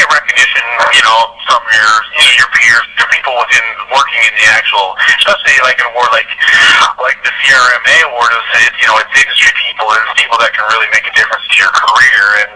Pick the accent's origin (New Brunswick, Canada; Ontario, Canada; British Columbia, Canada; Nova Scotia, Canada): New Brunswick, Canada; We're all from Well, from New Brunswick, which is a province right on, you know, like I said, on the East Coast of Canada, pretty small